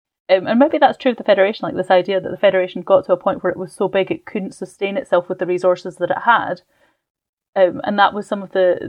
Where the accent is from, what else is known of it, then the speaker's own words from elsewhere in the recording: Scotland, United Kingdom; but as a Scot who is also British and has been part of the United Kingdom for circa 400 years